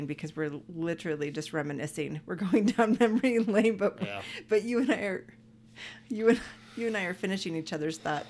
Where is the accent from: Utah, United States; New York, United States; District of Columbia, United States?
Utah, United States; Provo; I thrive in areas like that because, you know, I grew up in Provo, Utah.